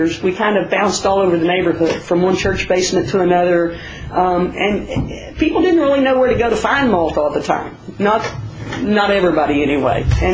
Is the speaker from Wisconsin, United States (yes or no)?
no; Texas, United States; now in Philadelphia, United States; I grew up in Texas and riding horses, and it seemed like a natural fit.